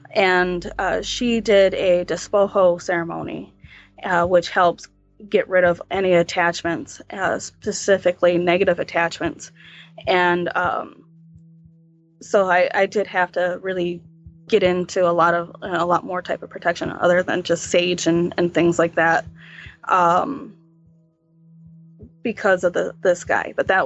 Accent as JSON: {"language": "English", "country": "United States", "said": "to me, because I'm Native American, that, yeah, I am. I'm on Indian soil."}